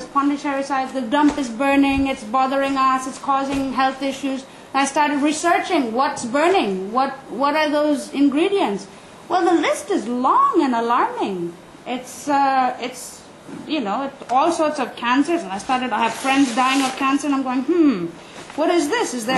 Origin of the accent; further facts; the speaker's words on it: Oroville, California, United States; I grew up in Oroville, so I've been in this place from when it was a desert to a forest.